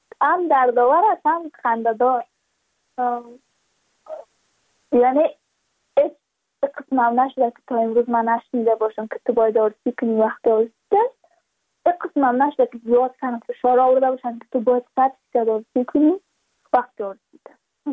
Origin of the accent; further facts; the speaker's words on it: Badakhshan, Afghanistan; ما از بدخشان هستیم